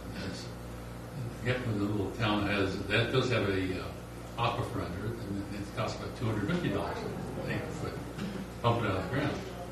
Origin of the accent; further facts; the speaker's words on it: California, United States; We're from Southern California, 15 million people in the LA area.